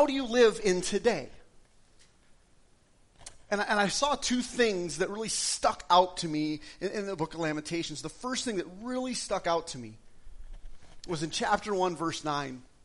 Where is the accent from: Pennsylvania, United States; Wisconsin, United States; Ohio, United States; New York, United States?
Wisconsin, United States; Especially, I grew up in Wisconsin. If you've ever been to Wisconsin, there's two things to do in Wisconsin.